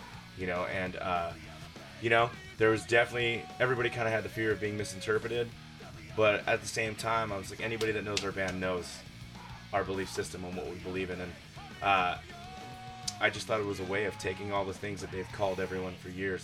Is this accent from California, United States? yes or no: yes; California, United States; I grew up in California, it's such a mixed bag of people.